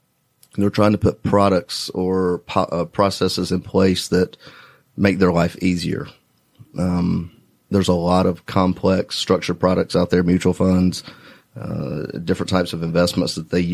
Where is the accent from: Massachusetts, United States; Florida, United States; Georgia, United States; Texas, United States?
Georgia, United States; Hamilton Mill; For the most part, I'm from Hamilton Mill, north of Georgia.